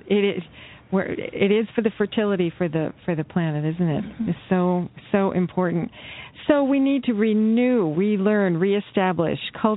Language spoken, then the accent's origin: English; Ohio, United States; my mother made me actually very conscious of water when I grew up in Ohio, because we had a well